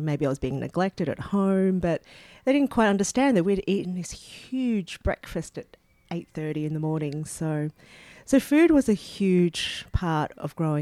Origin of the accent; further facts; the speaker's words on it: Sydney, New South Wales, Australia; born there; I was born in Australia.